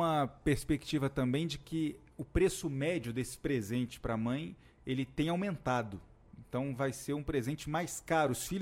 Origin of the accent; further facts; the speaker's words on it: Brasília, Federal District, Brazil; Eu sou brasiliense e quando ia aos 18, aos 20 anos, tocar violão com os amigos à noite